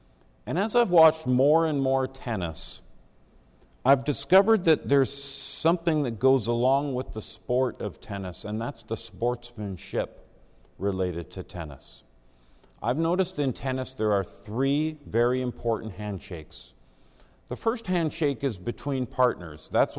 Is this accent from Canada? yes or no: yes; British Columbia, Canada; Now, I grew up here in the Lower Mainland